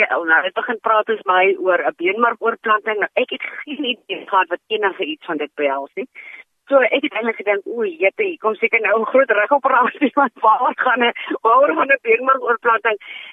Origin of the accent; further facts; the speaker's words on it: Malmesbury, Western Cape, South Africa; now in Somerset West, South Africa; soos jy kan hoor, ek is oorspronklik van Mamesbreek, ek bly tans in Somerset West